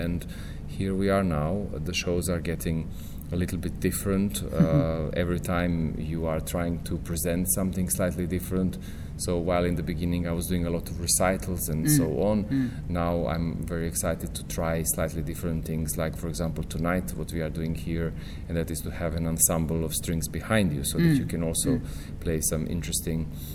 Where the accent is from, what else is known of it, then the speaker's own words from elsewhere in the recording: Montenegro; I was 8 years old. I grew up in Montenegro, in the Balkans